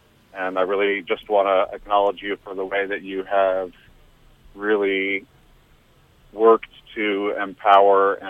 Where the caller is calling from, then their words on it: Leverett, Massachusetts, United States; I'm calling from Leverett.